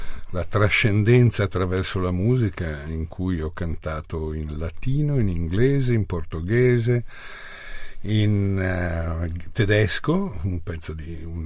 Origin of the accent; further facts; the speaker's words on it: Milan, Lombardy, Italy; essendo milanese